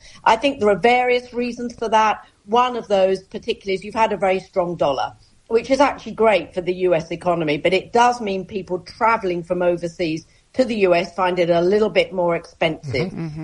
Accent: United Kingdom; So, for example, I'm a Brit, and when I come to the US, I need something called an ESTA

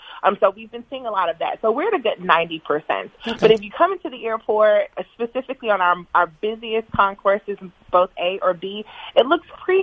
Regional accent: Atlanta, Georgia, United States; but I'm from Atlanta. I'm raised in Atlanta.

